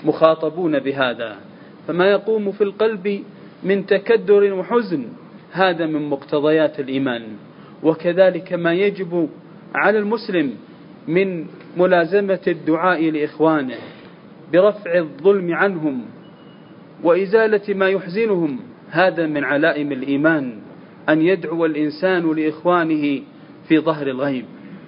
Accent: Saudi Arabia; واحفظ علينا في بلادنا المملكة العربية السعودية أمننا واستقرارنا

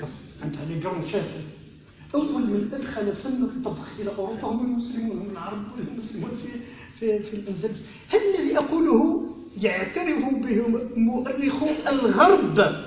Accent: Algeria; ودرس هنا في الجزائر، عندنا في الجزائر.

